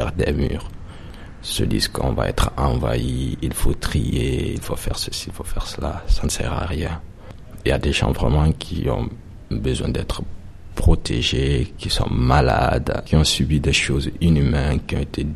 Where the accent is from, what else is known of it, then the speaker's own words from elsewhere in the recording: Guinea; now in France; pourquoi j'ai quitté la Guinée